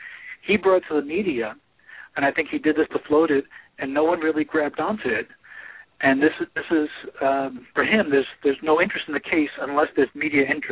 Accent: New York, United States; I'm from New York and know some of the Wild Bill stories

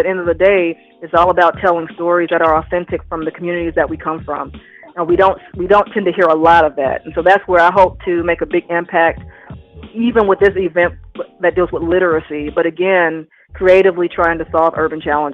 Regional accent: Atlanta, Georgia, United States; now in Durham, United States; Durham reminds me so much of my hometown of Atlanta in a lot of ways, the people, the culture, the community itself. So that really makes me feel like I really haven't left home.

